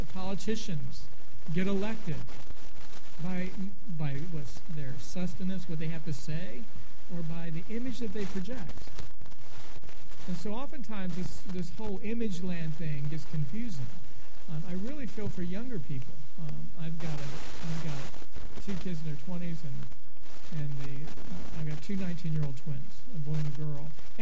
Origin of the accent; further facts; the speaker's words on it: Virginia Beach, Virginia, United States; I hail from Virginia Beach and been in the vineyard for a while.